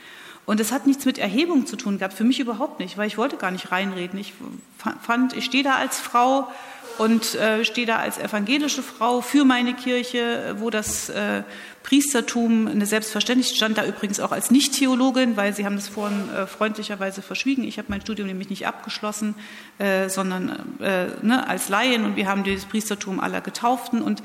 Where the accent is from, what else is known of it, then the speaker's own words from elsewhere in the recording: eastern Germany, Germany; Und das sage ich jetzt als Ostdeutsche